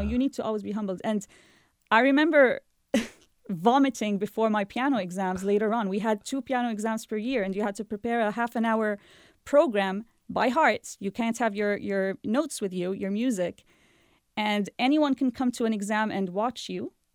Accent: Jordan; You know, I'm from Jordan.

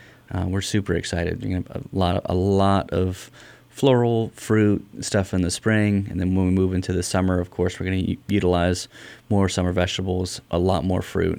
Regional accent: Metairie, Louisiana, United States; also born or lived in Mississippi; So I'm from Louisiana. I was born in Metairie, which is a smaller town right outside of New Orleans. We lived in Metairie for, I think, 5 years when I was a child or from birth.

